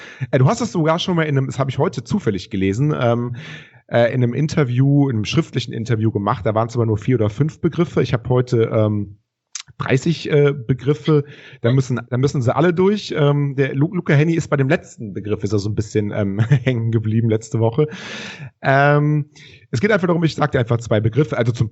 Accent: North Rhine-Westphalia, Germany; wir kommen aus dem Rheinland

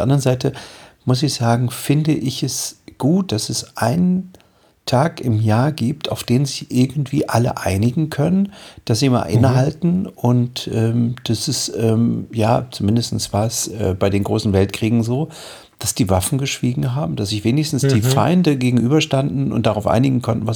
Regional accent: East Germany, Germany; ich bin in der DDR aufgewachsen.

